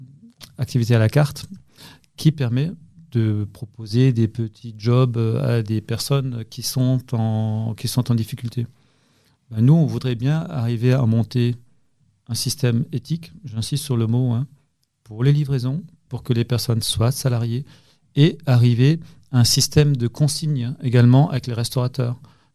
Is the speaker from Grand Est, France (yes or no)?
yes; Grand Est, France; Alors, moi, je suis un Alsacien pur souche